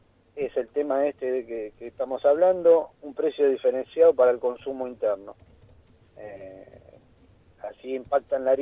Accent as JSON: {"language": "Spanish", "town": "Lanús", "region": "Buenos Aires Province", "country": "Argentina", "said": "Por ejemplo, yo soy de Lanús, en el centro de Lanús un alquiler que se paga mucha plata"}